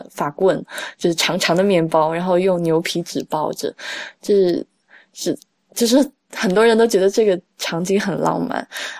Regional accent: Sichuan, China; 就是我在四川长大嘛，就是四川那会儿就在我老家也有这种烘焙店。

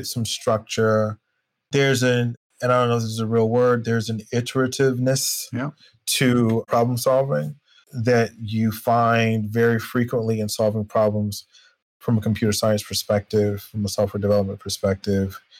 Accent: North Carolina, United States; But I am originally from North Carolina, born, raised, educated there.

